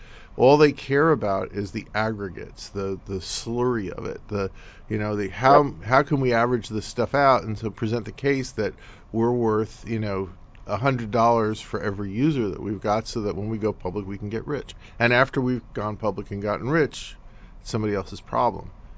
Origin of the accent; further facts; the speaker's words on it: California, United States; Because I come from Silicon Valley, right?